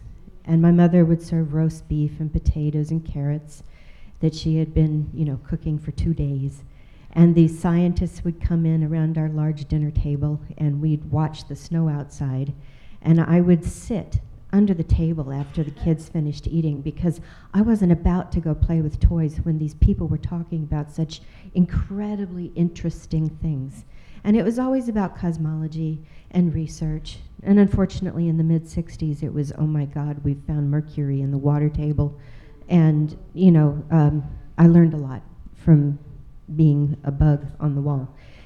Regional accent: Oak Ridge, Tennessee, United States; I was raised in Oak Ridge, Tennessee

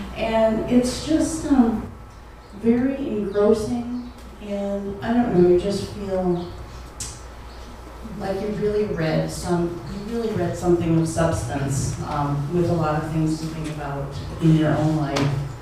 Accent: New England, United States; I'm from New England

